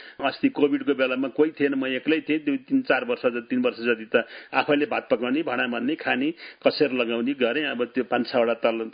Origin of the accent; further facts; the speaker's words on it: Gandaki Province, Nepal; born there; म स्पेसल्ली मेरो जाने यो स्याङ्जा पौवी गौडे गाविसमा जाने म जन्मेपछि